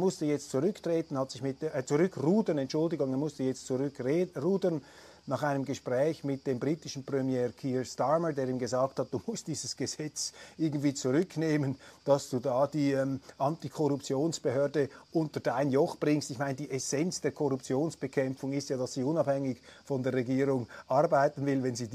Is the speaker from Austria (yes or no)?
no; Switzerland; also ich bleibe noch etwas vorsichtig da als Schweizer mit meiner Außenperspektive.